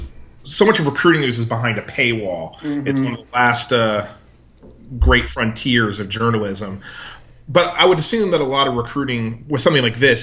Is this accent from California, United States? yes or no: no; Maryland, United States; I'm also from Maryland as well.